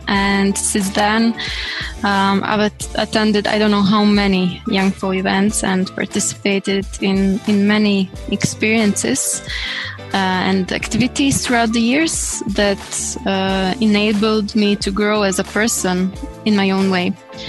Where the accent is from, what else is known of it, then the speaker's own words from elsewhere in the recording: Croatia; English is a second language; I come from Croatia, based in Zagreb